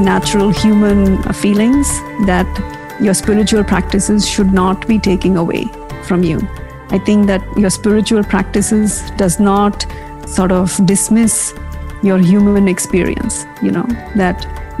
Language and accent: English; India; as many of us are, you know, growing up in India, because I also had this very rational, questioning mind.